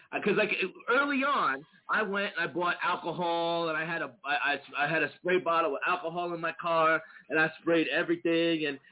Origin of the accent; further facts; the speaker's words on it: Brooklyn, New York, United States; also born or lived in Queens; I was born in Booth Memorial Hospital in Queens, but I lived most of my life in Brooklyn, down in Sheepshead Bay